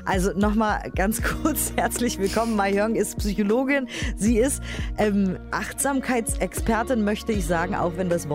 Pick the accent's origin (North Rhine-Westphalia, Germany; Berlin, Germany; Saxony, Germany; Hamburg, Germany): Berlin, Germany; Ich als Berlinerin